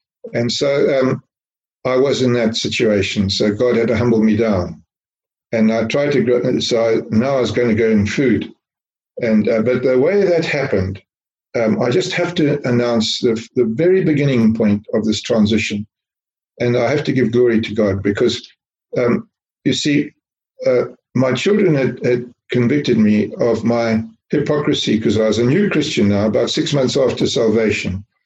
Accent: Zimbabwe; born there; I was born in Zimbabwe. I was brought up here.

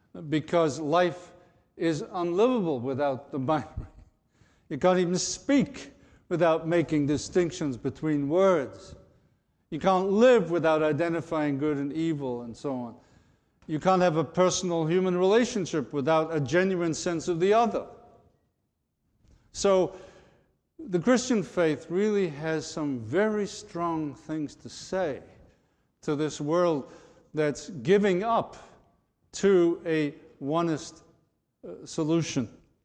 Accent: Liverpool, North West England, United Kingdom; I was raised in Liverpool, England, where my grandmother was part of a group of holiness churches

